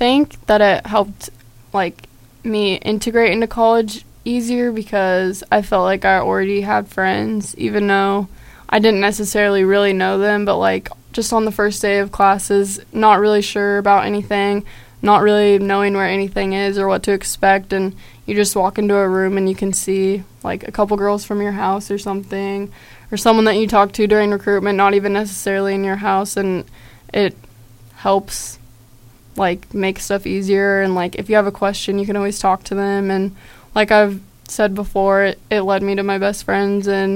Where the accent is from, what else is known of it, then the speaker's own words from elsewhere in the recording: Topeka, Kansas, United States; So I'm from Topeka, Kansas, so I'm not that far from home